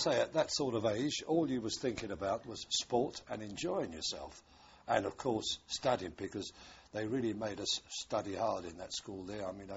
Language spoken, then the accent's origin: English; London, United Kingdom; born there; I was born in London on the 2nd of January, 1923.